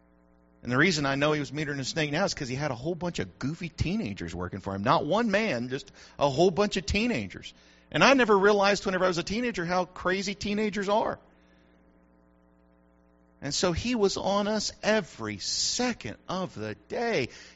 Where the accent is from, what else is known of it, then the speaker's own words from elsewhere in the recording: United States; I am an American.